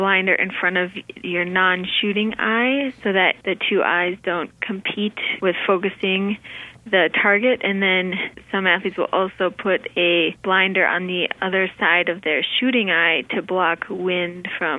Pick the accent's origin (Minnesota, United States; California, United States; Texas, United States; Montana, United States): Minnesota, United States; Duluth; now in Baltimore, United States; And there's a growing biathlon club in Duluth, Minnesota, my hometown.